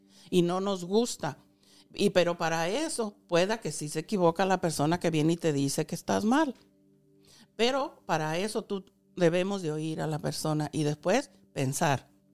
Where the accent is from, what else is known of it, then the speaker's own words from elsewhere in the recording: Mexico; moved away; cuando yo vine de México, yo no había oído hablar nada de ninguna religión, nomás donde yo estaba acostumbrada.